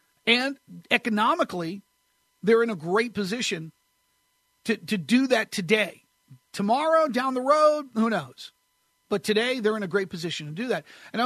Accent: New Hampshire, United States; I grew up in New England, so I was growing up in New Hampshire.

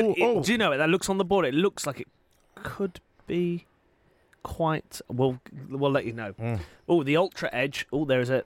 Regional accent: England, United Kingdom; now in North East England, United Kingdom; I was brought up in the Midlands, now live in the North East.

